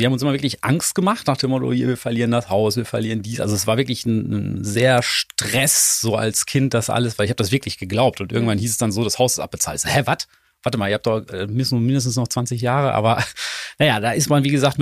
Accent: Silesian Voivodeship, Poland; now in Paderborn, Germany; Nee, wir sind aus Polen hier rüber raus, aus Schlesien genauer genommen, und hatten dann die Wahl, entweder nach Paderborn oder nach München zu kommen. Mein Vater war Ingenieur für Stahlbau

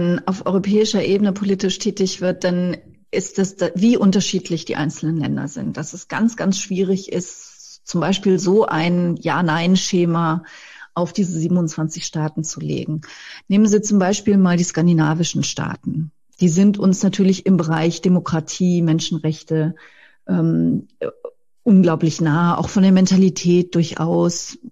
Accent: Trier, Rhineland-Palatinate, Germany; Luxemburg, das ist ja an der Grenze zu meiner Heimat, der Trierer Region

